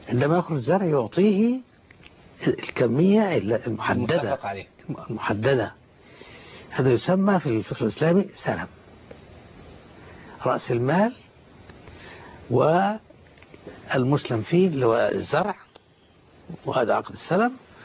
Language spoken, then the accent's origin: Arabic; Kafr Battikh, Kafr El Sheikh Governorate, Egypt; كان هذا عندنا في بلدتنا في كفر بطيخ.